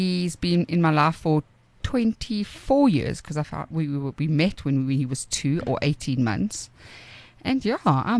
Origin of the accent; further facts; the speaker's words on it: Cape Town, Western Cape, South Africa; Yeah, I'm from Woodstock, eh? My office is in Woodstock.